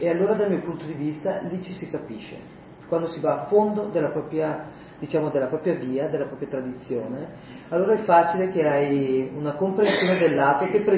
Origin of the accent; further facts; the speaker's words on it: Brescia, Lombardy, Italy; siamo tanto lontani dal Giappone quanto io bresciana di torinese